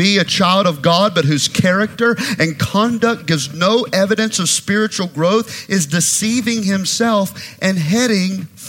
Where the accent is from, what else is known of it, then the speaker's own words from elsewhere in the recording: the South, United States; Of course we're Christians. We're from the South. Of course we're Christians.